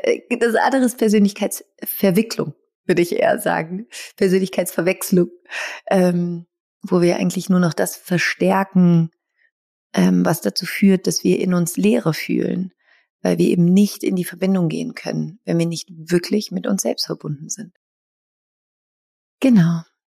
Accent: Überlingen, Baden-Württemberg, Germany; born there; geboren in Überlingen

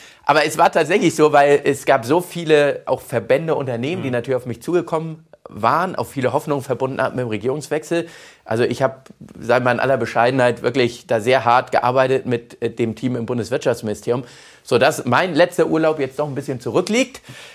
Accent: Hamburg, Germany; meine Heimatstadt Hamburg

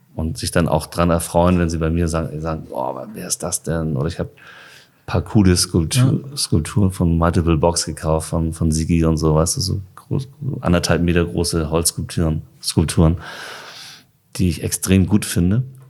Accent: Hamburg, Germany; born there; Horn. Ich bin gebürtig. Ja. Born in Horn.

